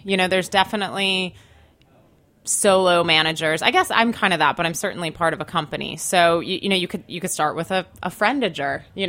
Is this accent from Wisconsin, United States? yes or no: yes; Wisconsin, United States; So I'm from Wisconsin originally, so I knew no one in the entertainment industry.